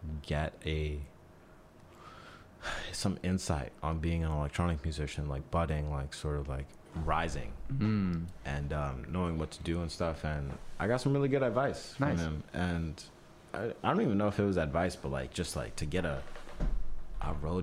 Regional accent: New York City, New York, United States; I'm from New York. I live, breathe, and eat New York.

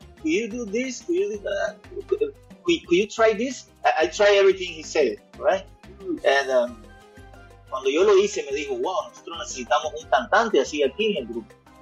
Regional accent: Cuba; born there; yo nací en Cuba, como tú bien dices, I was born in Cuba.

